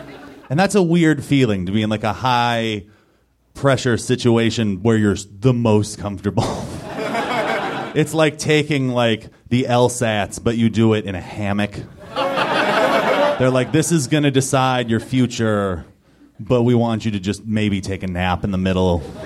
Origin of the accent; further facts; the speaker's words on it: Los Angeles, California, United States; I am from Southern California. Do we have anybody else here who's from Southern California? It's great, right? I am second generation, and that's a rare thing, because the beautiful thing about being from Southern California and being from Los Angeles